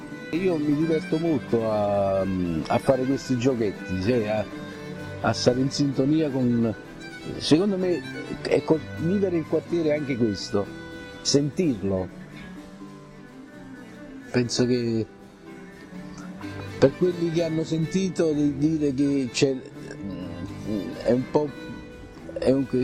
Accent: Naples, Campania, Italy; born there; sono nato a Napoli, sono nato il 20 ottobre del 1954. Io vivo ancora, vivo qua, ai quartieri spagnoli

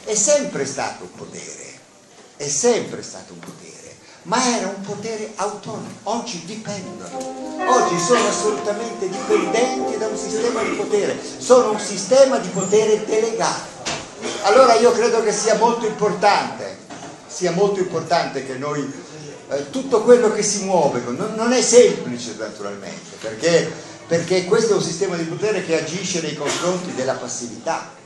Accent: Bologna, Emilia-Romagna, Italy; che vengo da Bologna, che, fatto, che sono nato a Bologna

